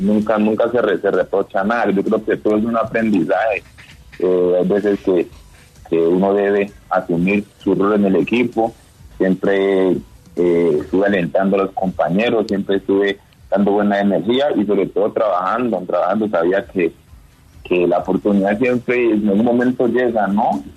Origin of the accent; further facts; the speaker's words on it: Meta, Colombia; also born or lived in Villavicencio; nací en Villavicencio, pero pues el pueblo de donde yo vengo, de donde me crié y todo, donde están mis papás, es de Acacías para allá, ni siquiera es Acacías, es más para allá, se llama Dinamarca.